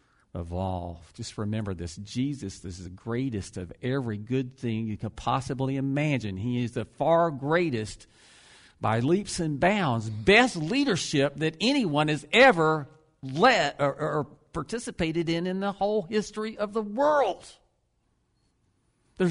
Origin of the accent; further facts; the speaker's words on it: Florida, United States; And we're talking, and they find out we're from Florida